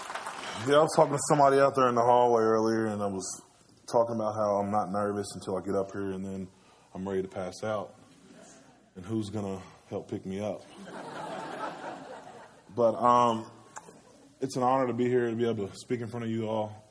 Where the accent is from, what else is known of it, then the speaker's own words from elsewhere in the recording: Owensboro, Kentucky, United States; I was born and raised here in Owensboro, Kentucky. I'm 28 years old. I was raised in the projects. We were very poor.